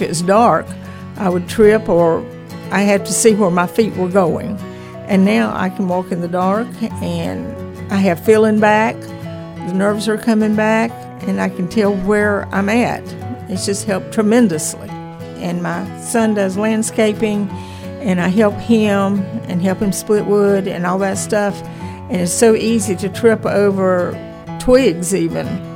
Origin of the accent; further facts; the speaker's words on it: Winston-Salem, North Carolina, United States; and I'm from Winston-Salem.